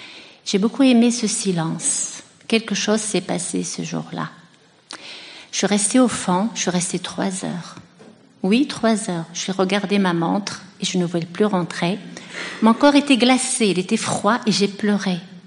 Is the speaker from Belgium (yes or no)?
no; Tunisia; j'ai décidé de rentrer chez moi en Tunisie